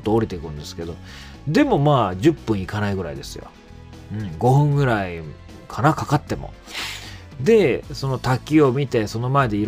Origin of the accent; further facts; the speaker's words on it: Izu, Shizuoka, Japan; 私伊豆なんですけどね。